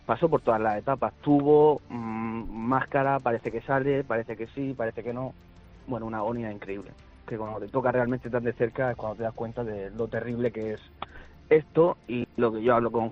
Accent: Murcia, Region of Murcia, Spain; porque a él se lo llevaron, somos de Murcia, se lo llevaron el día 31 de diciembre

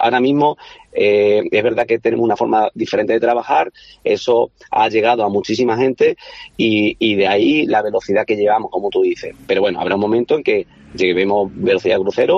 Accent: Almendralejo, Extremadura, Spain; Somos embajadores de Almendralejo y por lo tanto el pabellón de nuestra ciudad lo queremos dejar bien alto.

